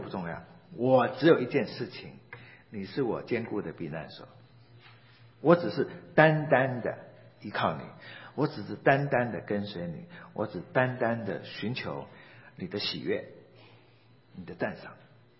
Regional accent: Taiwan; 我从小在眷村长大哈，我就有这个经验。

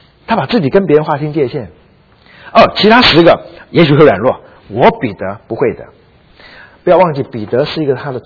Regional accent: China; 我们中国人也是这样，死呢好像说大不了就是脑袋砍掉的话

